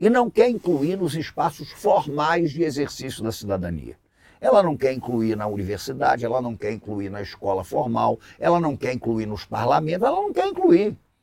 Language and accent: Portuguese; Rio de Janeiro, Brazil; eu venho muito para São Paulo, sou do Rio de Janeiro, venho de uma família que é do Recife, né? Enfim, de Alagoas